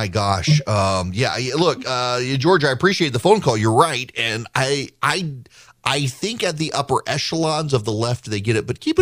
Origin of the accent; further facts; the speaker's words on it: Dubai, United Arab Emirates; One of the highlights of my life as a kid growing up in Dubai was our class